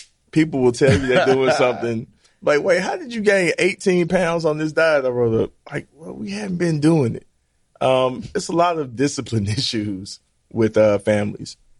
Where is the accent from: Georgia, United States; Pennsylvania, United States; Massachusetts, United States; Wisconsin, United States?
Georgia, United States; Atlanta; I'm from Southwest Atlanta. I'm from the hood.